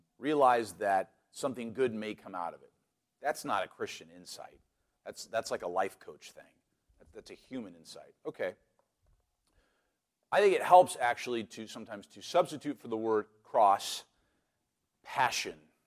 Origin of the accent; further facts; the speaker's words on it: Seattle, Washington, United States; You remember, I grew up in Seattle in the 80s and 90s, so sometimes these debates are still fresh in my mind.